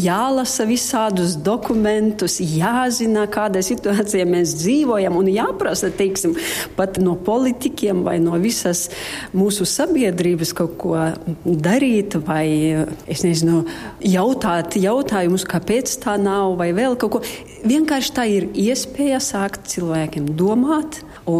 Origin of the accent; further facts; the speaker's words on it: Kaunas, Kaunas County, Lithuania; Latvian is a second language; now in Latvia; no Lietuvas, no Kaunas.